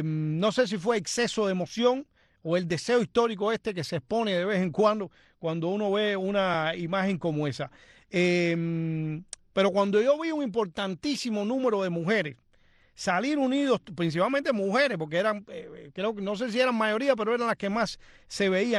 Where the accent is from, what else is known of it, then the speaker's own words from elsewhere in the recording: Cuba; moved away; Yo me puse a pensar cuando salí de Cuba en el año 94